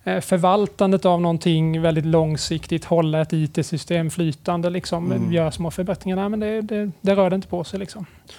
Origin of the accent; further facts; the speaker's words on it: Kalmar County, Sweden; Jag är från Öland från början, men varit iväg och studerat i Umeå innan.